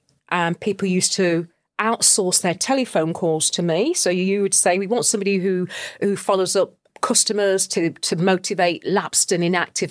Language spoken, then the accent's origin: English; Loughborough, East Midlands, United Kingdom; I'm actually born and bred in Loughborough, Leicestershire.